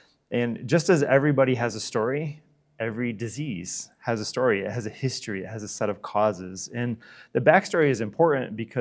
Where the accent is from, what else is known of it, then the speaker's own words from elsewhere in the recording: Michigan, United States; I'm from West Michigan. I'm Dutch. I grew up in the Christian Reformed.